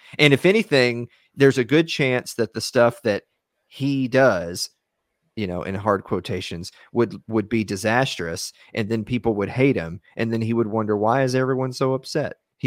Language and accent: English; Tennessee, United States; You know me, I'm from Tennessee.